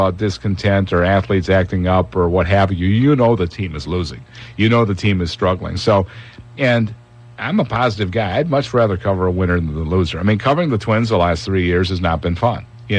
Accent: Green Bay, Wisconsin, United States; I was born and raised near Green Bay. And you know what? My dad ran the American Legion Club in Seymour, Wisconsin

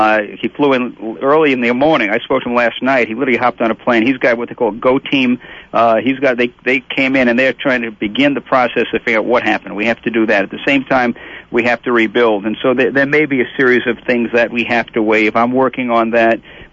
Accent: Minnesota, United States; I just have a sense of great pride, extra pride today, being a Minnesotan.

